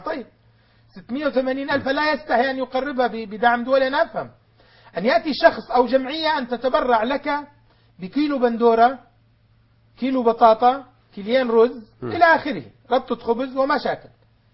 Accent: Syria; نحن كسياسيين سوريين نمثل الحالة السورية كثوار سوريين

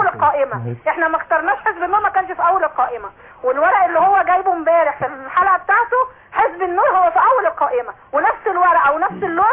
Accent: Alexandria, Alexandria Governorate, Egypt; من اسكندرية.

